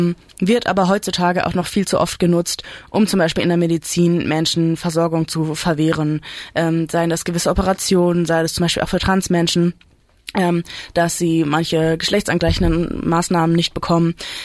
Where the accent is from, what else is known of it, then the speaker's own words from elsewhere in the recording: Southern Germany, Germany; accent: Baden dialect; ich komme aus Süddeutschland und der Name ist halt in badischem Dialekt.